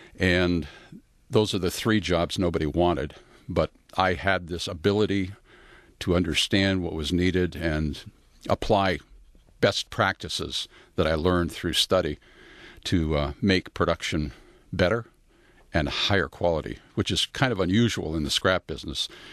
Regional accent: Windsor, Ontario, Canada; I was born in Windsor, Ontario, grew up in South Walkerville, and went to high school and grade school in Windsor, and then traveled around after I graduated out of high school.

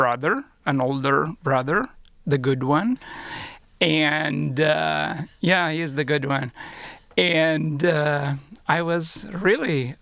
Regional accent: Sicily, Italy; I was born and raised in Sicily, and I'm so proud of being Italian and Sicilian.

